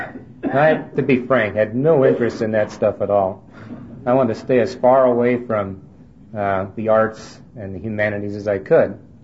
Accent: Vancouver, British Columbia, Canada; moved away; also born or lived in Montreal; I was born and raised in Canada, and my family moved out from Montreal, where I was born, to Vancouver when I was about 5 years of age.

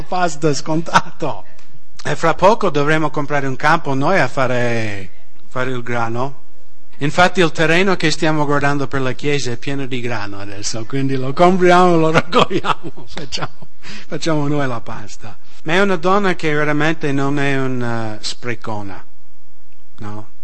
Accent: United States; Italian is a second language; now in Italy; Nel mio paese, negli Stati Uniti, è più o meno come Nord Italia.

